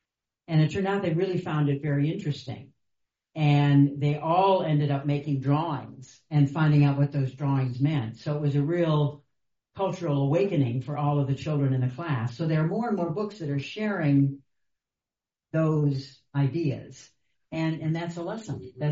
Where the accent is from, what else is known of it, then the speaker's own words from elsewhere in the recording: Ohio, United States; I grew up in Ohio, and I had one set of grandparents I didn't know at all, and they were all from Ohio, and as far back as we knew, they were all from the Midwest.